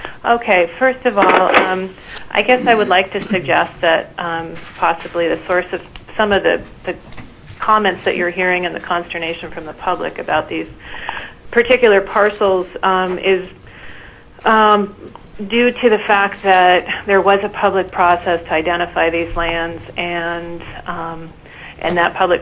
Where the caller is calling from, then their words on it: Pelican, Alaska, United States; I'm calling in from Pelican, Alaska, and I'm the owner of Shoreline Incorporated.